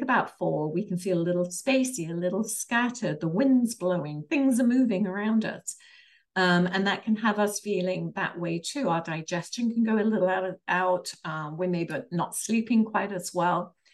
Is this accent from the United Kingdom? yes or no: yes; England, United Kingdom; It's called A Cup of Tea because I'm English.